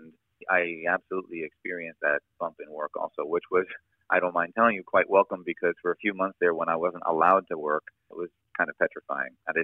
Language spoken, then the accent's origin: English; Levittown, New York, United States; I grew up in Levittown on Long Island, and there were cabinet makers and electricians and auto mechanics and things.